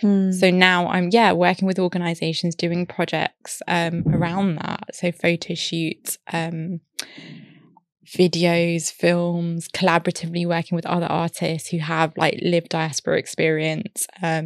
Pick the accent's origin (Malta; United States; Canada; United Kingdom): United Kingdom; Wembley, London; growing up in Wembley, going to Ealing Road with my ba, my grandma, walking up and down, hearing the music blaring, going to the mandir, seeing her jewellery, seeing my mum's jewellery